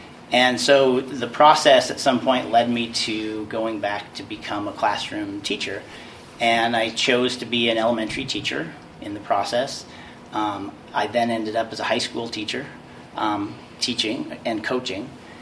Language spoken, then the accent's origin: English; Montana, United States; I was born and raised in Montana.